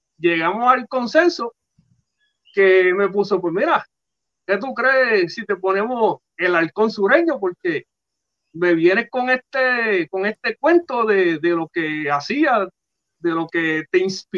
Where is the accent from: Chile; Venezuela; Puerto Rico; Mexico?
Puerto Rico; Ponce; Y como quedó establecido que soy de Ponce, pues, mano, yo me iba cada vez que quería buscar esta musa